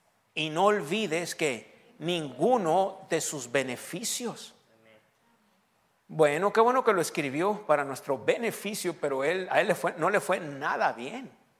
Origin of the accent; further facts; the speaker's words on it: Mexico; Hermano, es que pues soy mexicano.